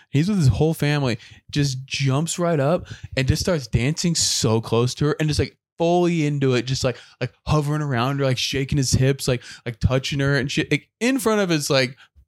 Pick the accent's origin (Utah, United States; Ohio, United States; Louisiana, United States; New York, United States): Utah, United States; Provo; I'm just from Provo, Utah. I don't know anything about the world.